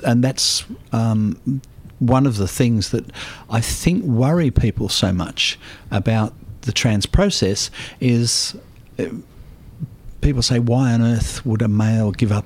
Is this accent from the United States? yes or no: no; Australia; being an Australian transsexual drag queen in New York